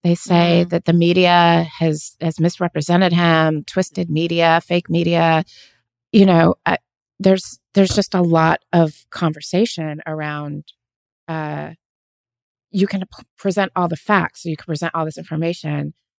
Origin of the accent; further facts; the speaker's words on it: Las Vegas, Nevada, United States; I'm from Las Vegas, Nevada. So I have some high school friends and people that I grew up